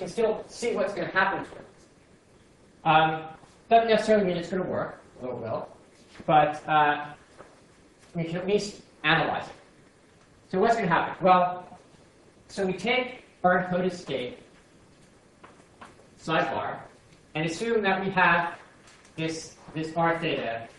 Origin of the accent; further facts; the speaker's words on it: United States; now you know I'm American.